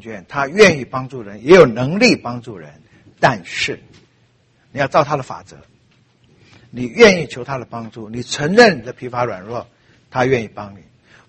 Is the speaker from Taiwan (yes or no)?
yes; Taiwan; born there; 我大哥永安出生，二哥在厦门出生，我是台湾出生的。